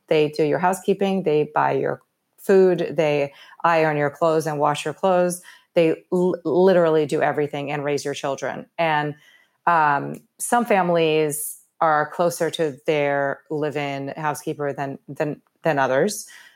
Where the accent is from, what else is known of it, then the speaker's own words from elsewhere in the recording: Rio de Janeiro, Brazil; And I grew up in Rio.